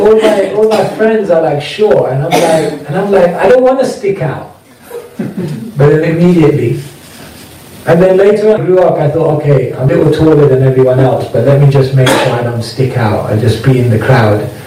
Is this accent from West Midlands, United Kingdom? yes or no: no; Wembley, London, United Kingdom; And I'm from Wembley. So what happened, one is coming up to Diwali, and the devotees said, there's a big, you know, Diwali parade in Wembley, they do it along the E Road. And I was like, I definitely got to dodge that one. That's like my hometown.